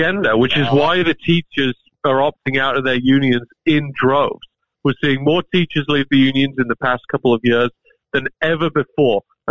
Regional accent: Birmingham, West Midlands, United Kingdom; now in United States; So I was born and raised in Birmingham, England. It's a horrible place. Don't go there.

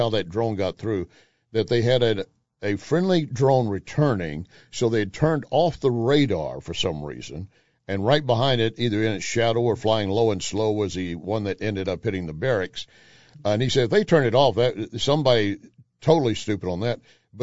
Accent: Texas, United States; I'm a Texan, damn it, and don't make me have to tell you a second time.

